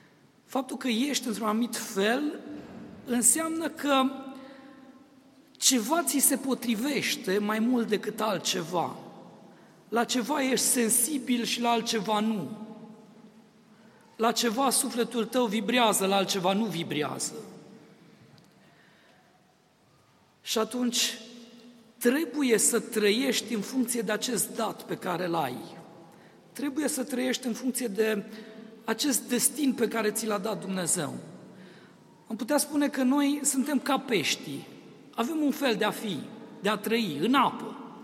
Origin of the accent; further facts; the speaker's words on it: Romania; nu suntem speciali pentru că suntem români, dar suntem deosebiți pentru că suntem români de ceilalți